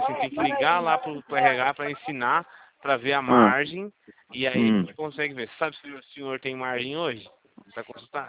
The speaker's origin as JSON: {"language": "Portuguese", "town": "Campinas", "region": "São Paulo", "country": "Brazil", "said": "o meu DDD é 19, sou aqui da região de Campinas, tá?"}